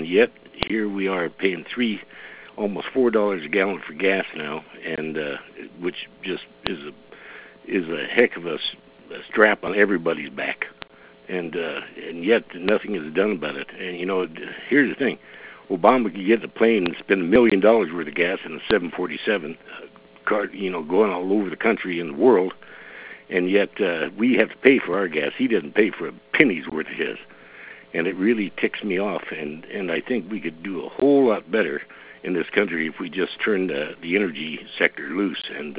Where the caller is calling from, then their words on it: Troy, Montana, United States; Troy, Montana.